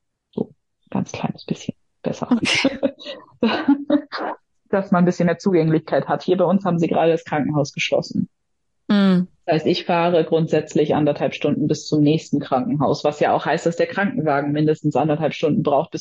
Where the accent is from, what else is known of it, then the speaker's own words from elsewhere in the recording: Bremen, Germany; Und ich komme selber aus Bremen, das heißt, ich kenne Großstadt, und vermisse es manchmal, muss ich sagen.